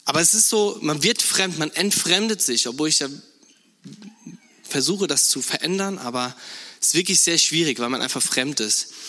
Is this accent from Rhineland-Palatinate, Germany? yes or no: yes; Rhineland-Palatinate, Germany; ich komme aus der Nähe von Mainz, da ist Highlife